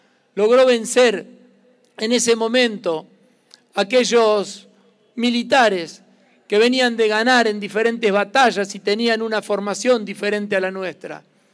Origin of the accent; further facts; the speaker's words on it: Santa Fe, Argentina; Por eso nosotros como santafesinos tenemos una inmensa y una gran responsabilidad